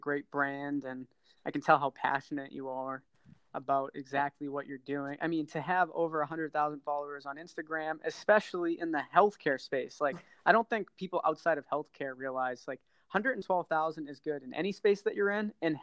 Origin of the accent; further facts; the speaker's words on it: Boston, Massachusetts, United States; Yeah, I'm from Boston area